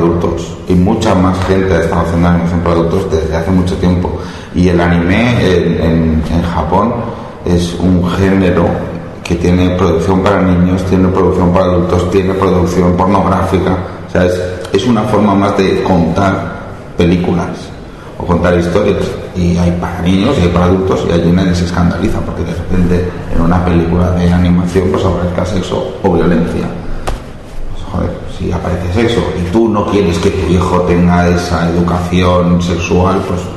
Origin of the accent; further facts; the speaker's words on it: Valencia, Valencian Community, Spain; yo vengo de Valencia y créeme, allí no era imaginario, allí era muy real todo aquello